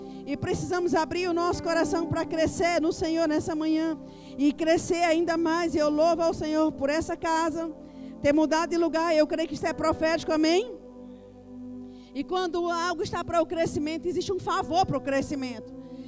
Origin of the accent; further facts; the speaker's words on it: Recife, Pernambuco, Brazil; É diferente de onde eu vim, de Recife, a cultura é completamente diferente.